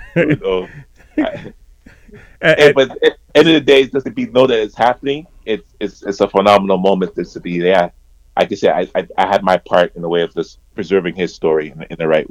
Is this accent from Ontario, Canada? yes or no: yes; Toronto, Ontario, Canada; we're from Toronto